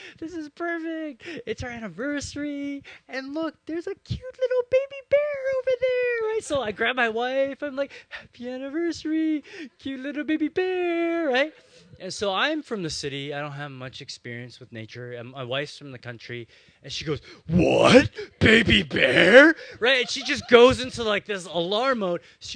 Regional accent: Calgary, Alberta, Canada; also born or lived in Banff; So I'm from Canada, and when I was younger, I grew up in Calgary, which is the Rocky Mountains.

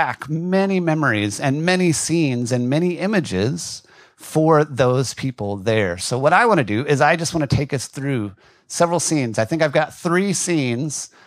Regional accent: Colorado, United States; I grew up in Colorado, and so for me, mountains are a whole lot bigger than this, right?

